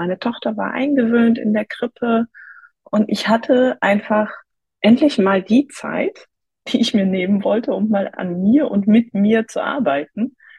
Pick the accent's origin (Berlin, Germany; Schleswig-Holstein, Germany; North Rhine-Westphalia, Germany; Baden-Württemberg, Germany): North Rhine-Westphalia, Germany; ich komme aus der Nähe von Köln.